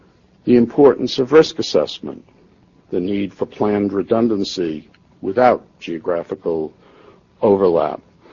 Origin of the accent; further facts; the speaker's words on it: New York City, New York, United States; The city of New York, my hometown, really showed its greatness.